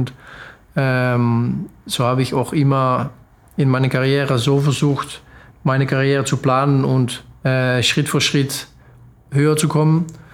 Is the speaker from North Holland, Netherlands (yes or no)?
no; Geleen, Limburg, Netherlands; German is a second language; In Geleen.